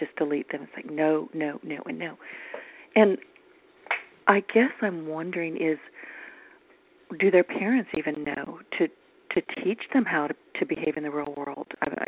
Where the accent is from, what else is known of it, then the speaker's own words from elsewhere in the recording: the South, United States; I'll be honest with you. I'm from the South. We don't roll that way.